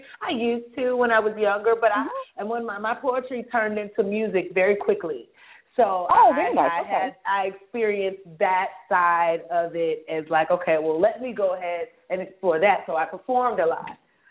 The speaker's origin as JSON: {"language": "English", "town": "Detroit", "region": "Michigan", "country": "United States", "tie": "born or raised there", "said": "I grew up in Detroit, and I looked up to all these amazing people"}